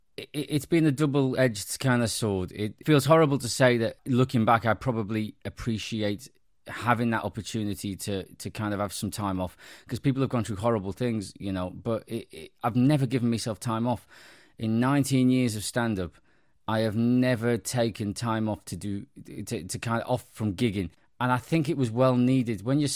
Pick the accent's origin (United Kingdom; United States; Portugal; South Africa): United Kingdom; Liverpool, North West England; When I was growing up in Liverpool and you know, in the 90s